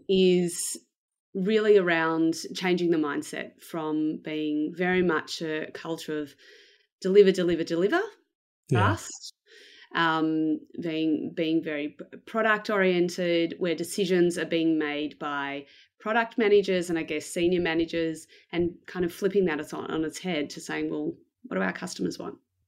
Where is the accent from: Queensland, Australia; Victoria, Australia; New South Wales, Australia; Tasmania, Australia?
Victoria, Australia; Melbourne; So I am from Melbourne in Australia. I was born here and I've lived here basically most of my life.